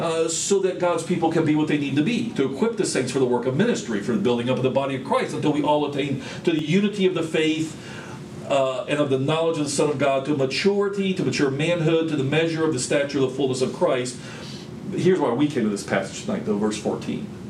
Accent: Tampa, Florida, United States; I grew up in Florida, and I remember part of the daily local weather forecast. Growing up in Tampa

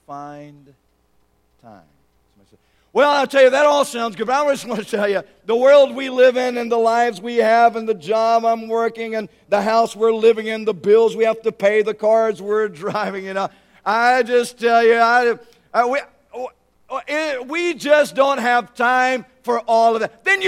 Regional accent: Alabama, United States; had the privilege of growing up in South Alabama. I grew up very close to both of my grandmothers.

